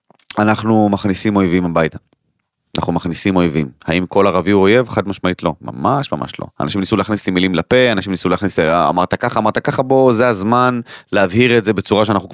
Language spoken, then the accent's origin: Hebrew; Kiryat Arba, West Bank, Palestine; אני גדלתי בקריית ארבע, סבבה?